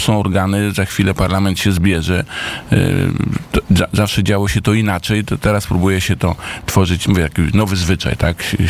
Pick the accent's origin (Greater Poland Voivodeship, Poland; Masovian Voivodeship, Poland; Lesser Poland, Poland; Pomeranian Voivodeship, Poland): Pomeranian Voivodeship, Poland; Tricity; zarówno przewodniczący Chorała, jak i ja jesteśmy z Trójmiasta